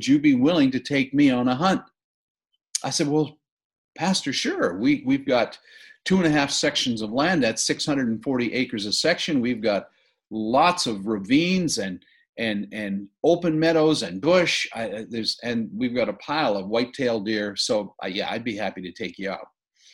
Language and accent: English; Manitoba, Canada; When I grew up in Manitoba, every year, hunting was the big thing.